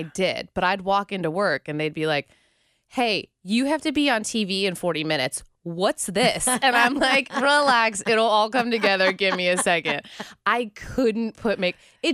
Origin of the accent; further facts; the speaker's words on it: Pittsburgh, Pennsylvania, United States; now in Cincinnati, United States; I am from Pittsburgh. That gets a lot of interesting feedback living in Cincinnati.